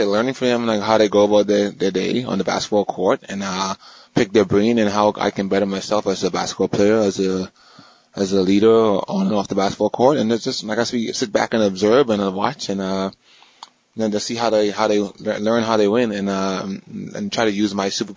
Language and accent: English; Bahamas; now in United States; I come from the Bahamas straight to Wichita, Kansas.